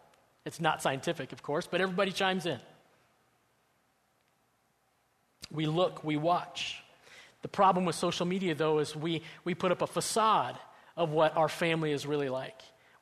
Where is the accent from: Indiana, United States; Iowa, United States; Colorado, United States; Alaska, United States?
Colorado, United States; I grew up in Colorado